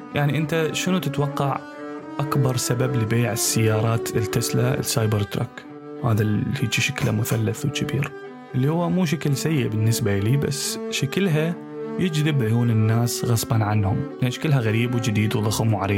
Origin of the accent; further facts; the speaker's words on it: Iraq; لذلك بصفتي عراقي على هذا البودكاست من حقي أتساءل